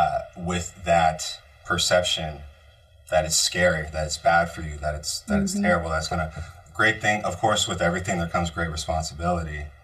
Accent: California, United States; So growing up in the Bay Area, cannabis is always around

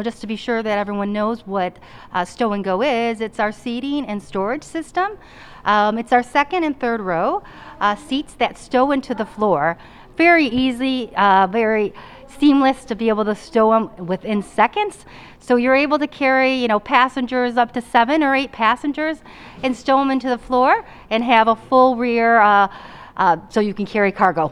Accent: Michigan, United States; in the Midwest, of course, where I'm from Michigan

